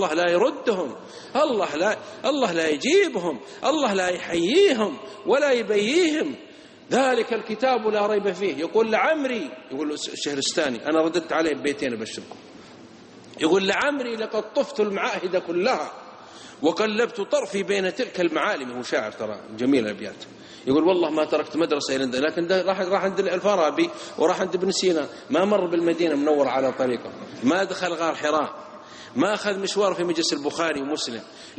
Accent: Saudi Arabia

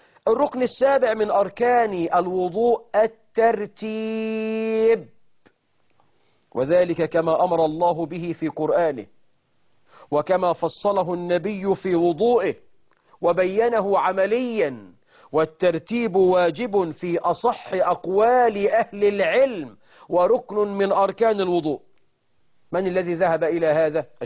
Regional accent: Egypt; والعامة عندنا في مصر يسموه بز الرجل

